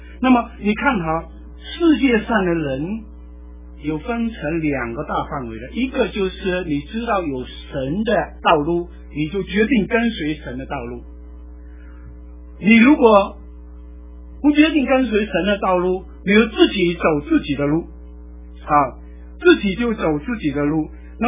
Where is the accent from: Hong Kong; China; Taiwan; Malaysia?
Malaysia; 那我们是马来西亚人，英国也管过我们